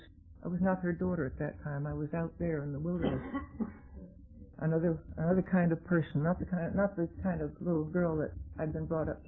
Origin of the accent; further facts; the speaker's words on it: Wilkes-Barre, Pennsylvania, United States; also born or lived in Kingston; I'm from Pennsylvania originally, Wilkes-Barre area, born in Kingston on the Susquehanna River.